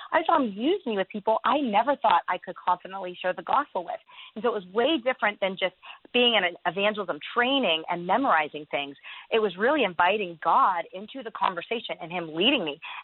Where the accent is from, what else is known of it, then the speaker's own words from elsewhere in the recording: United States; being an American